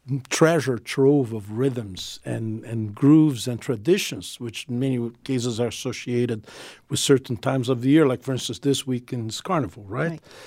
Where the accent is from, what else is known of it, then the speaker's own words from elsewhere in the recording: Rio de Janeiro, Brazil; but I also got a chance to visit my hometown of Rio in a deeper way than I had been in the past.